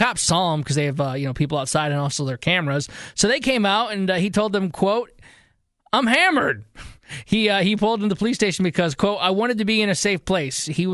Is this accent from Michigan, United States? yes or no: yes; Michigan, United States; There was a 46-year-old guy in Michigan, my home state, who was trying to burn some bees' nests on Wednesday